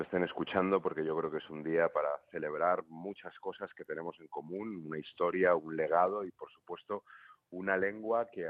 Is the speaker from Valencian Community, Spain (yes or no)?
yes; Valencian Community, Spain; yo que soy valenciano, lo expreso así